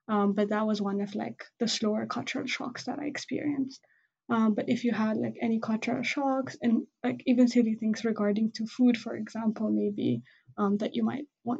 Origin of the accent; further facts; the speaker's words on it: Ethiopia; So I'm from Ethiopia. There are like several ethnicities. I come from a country with like 80 plus ethnicities